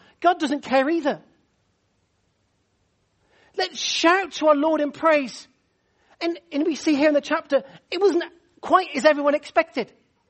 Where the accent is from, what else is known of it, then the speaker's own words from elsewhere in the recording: United Kingdom; I know we're British. I know it's hard for us to get excited over anything else other than football.